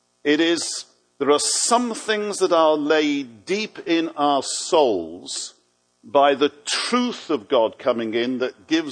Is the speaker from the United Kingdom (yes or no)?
yes; Liverpool, North West England, United Kingdom; I was born and bred in Liverpool and expected to end up in the inner city somewhere